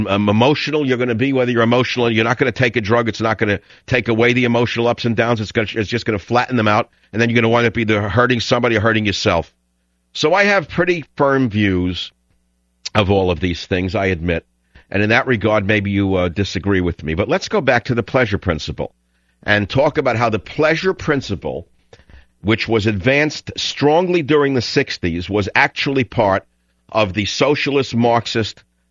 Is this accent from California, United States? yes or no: yes; San Francisco, California, United States; Let's go back to San Francisco, which is my hometown.